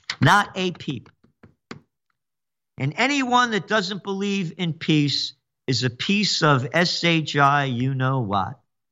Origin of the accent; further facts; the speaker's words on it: Bronx, New York, United States; I'm a guinea from the Bronx.